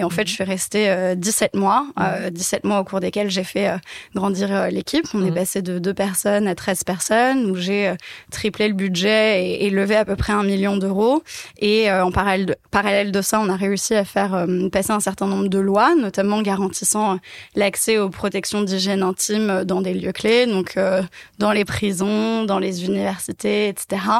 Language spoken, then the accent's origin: French; Paris, Île-de-France, France; j'ai 28 ans. Je suis née et j'ai grandi à Paris, mais j'ai eu la chance de pas mal bouger et d'avoir une famille aux quatre coins du monde.